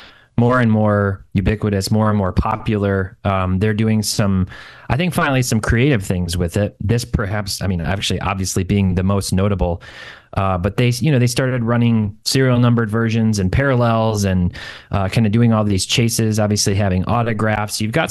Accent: Grand Rapids, Michigan, United States; moved away; also born or lived in Traverse City; I was born in Traverse City. My parents are from the northwest part of the Lower Peninsula, and then I grew up in Grand Rapids area. I've been a Georgia transplant for about 3 years now.

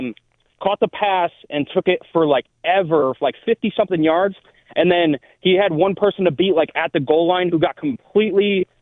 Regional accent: Syracuse, New York, United States; now in South Carolina, United States; I'm originally from Syracuse, moved down here to South Carolina about 2 years ago

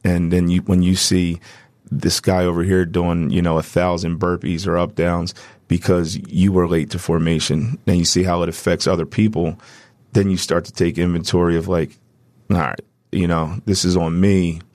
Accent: United States; and that was the first time as an American, right? We don't typically really go through that.

